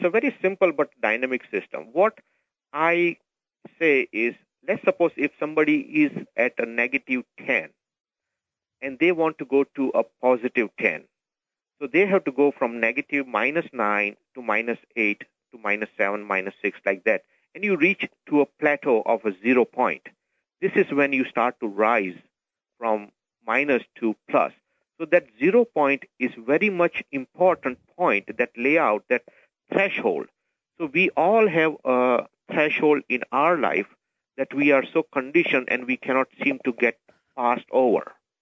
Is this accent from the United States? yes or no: no; India; I come from India